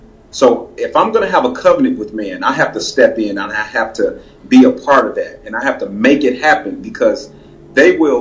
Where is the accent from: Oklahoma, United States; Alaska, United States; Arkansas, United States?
Oklahoma, United States; Tulsa; so I was 5 years old. We moved from Oklahoma City to Tulsa. And instantly, my mom was thrown into situational poverty, like overnight.